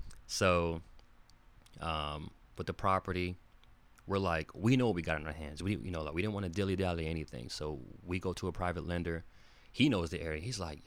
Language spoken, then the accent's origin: English; Haiti; There was another gentleman who's from Barbados, and I'm from Haiti.